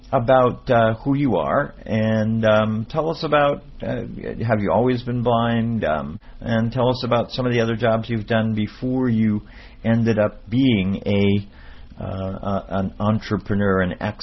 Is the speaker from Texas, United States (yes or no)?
no; Miami, Florida, United States; Good evening … from Miami, Florida.